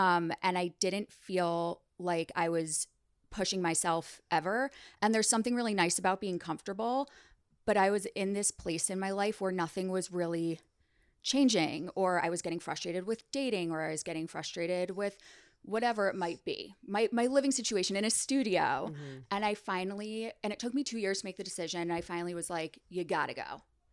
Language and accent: English; New York, United States; now in Los Angeles, United States; I am a New Yorker that now lives in LA for a year and a half